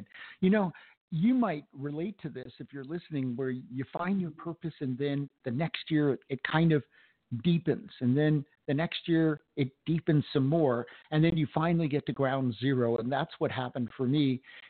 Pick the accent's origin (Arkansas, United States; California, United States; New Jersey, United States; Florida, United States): Florida, United States; Tampa; now in Denver, United States; I'm from Tampa originally before I moved to Denver.